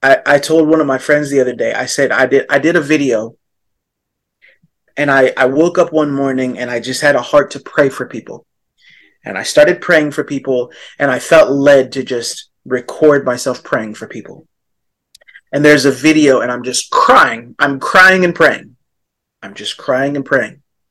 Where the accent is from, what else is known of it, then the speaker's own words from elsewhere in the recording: United States; 9/11 happens, and as an American, society said, 9/11 was a catalyst to bring the world together.